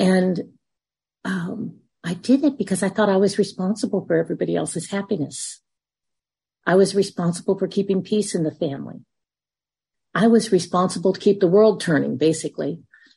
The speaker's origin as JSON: {"language": "English", "region": "California", "country": "United States", "moved": "yes", "said": "I'm originally from California and we moved to Kentucky 28 years ago."}